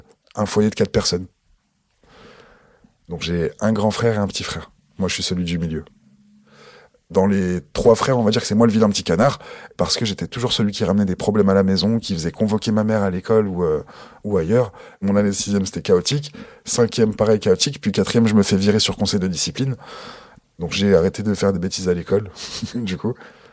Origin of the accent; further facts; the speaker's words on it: Ris-Orangis, Île-de-France, France; j'ai 30 ans. Alors j'ai grandi à Ris-Orangis dans l'Essonne.